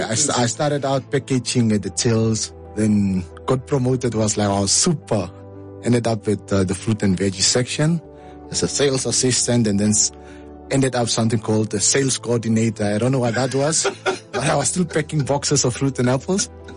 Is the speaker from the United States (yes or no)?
no; Walvis Bay, Erongo, Namibia; You don't know. I'm from Wolfish Bay.